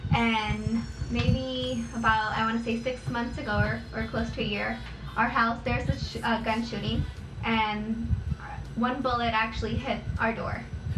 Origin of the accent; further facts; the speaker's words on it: Inglewood, California, United States; I grew up in Inglewood, so specifically in Lenox. My community can be seen as a poverty community